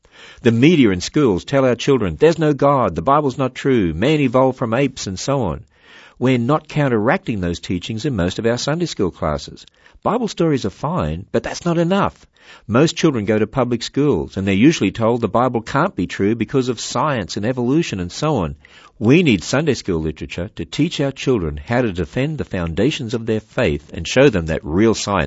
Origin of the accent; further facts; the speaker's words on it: Australia; Well, since I'm Australian